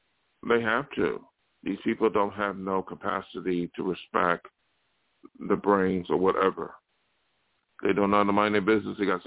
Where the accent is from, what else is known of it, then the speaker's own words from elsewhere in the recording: Buffalo, New York, United States; from my hometown, I mentioned New York State or Buffalo, whatever